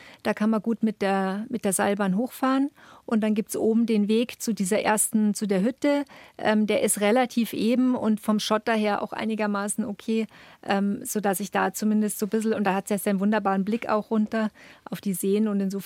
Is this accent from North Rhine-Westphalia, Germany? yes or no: no; Munich, Bavaria, Germany; Meine Eltern haben damals schon im Speckgürtel gewohnt, im Südosten von München. Und da bin ich aufgewachsen. Aber wir waren halt auch viel in der Stadt. Insofern, ich empfinde mich und fühle mich als Münchner Kindl.